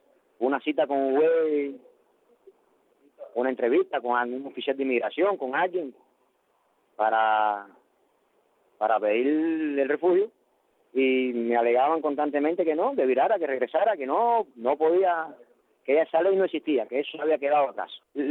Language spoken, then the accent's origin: Spanish; Cuba; como ciudadano cubano o ciudadano del mundo